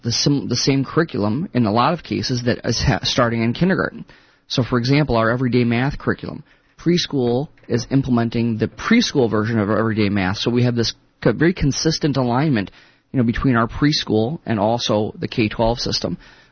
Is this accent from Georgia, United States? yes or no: no; New York, United States; I think a lot of people know that I grew up in New York, and I went to my undergraduate work I did at St. John's in Queens in New York City.